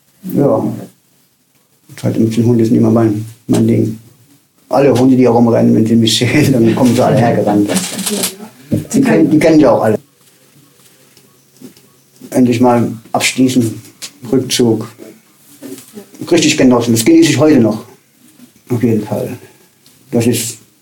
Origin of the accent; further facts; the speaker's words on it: Darmstadt, Hesse, Germany; Ich komme aus Hessen, Darmstadt, da komme ich ja gebürtig. Und na, gebürtig Reiding, aber aufgewachsen in Hessen.